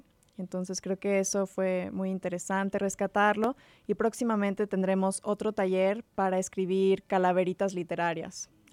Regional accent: Mexico; Para mí como mexicana

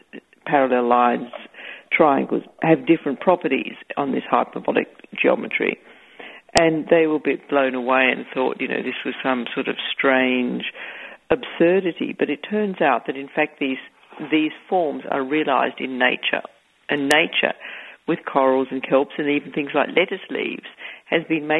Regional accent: Queensland, Australia; We grew up in Queensland, the state of Australia, where the Great Barrier Reef is.

